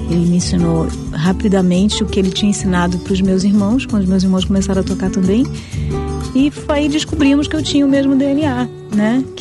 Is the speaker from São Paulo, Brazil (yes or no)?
yes; São João da Boa Vista, São Paulo, Brazil; born there; Aí meu pai e minha mãe resolveram voltar para o interior de São Paulo, para onde eu nasci, São João da Boa Vista.